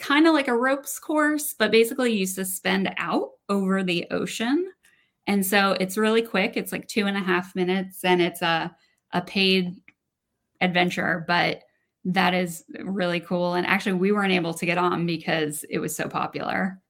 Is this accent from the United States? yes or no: yes; New York, United States; I'm from New York, so I'm picky about pizza.